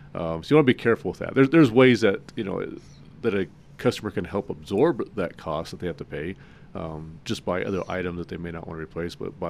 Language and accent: English; Phoenix, Arizona, United States; now in Colorado, United States; I just recently moved to Colorado and was introduced to Hale, and I'm from Phoenix